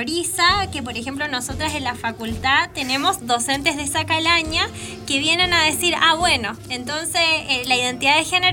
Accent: Chile; para quienes no saben, yo soy de Chile

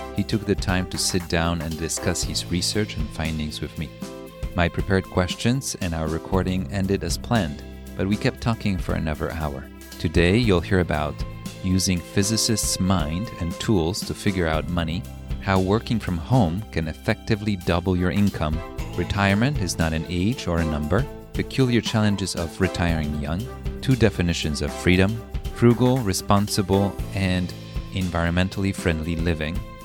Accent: Poland; We both grew up in Europe. I grew up in Poland

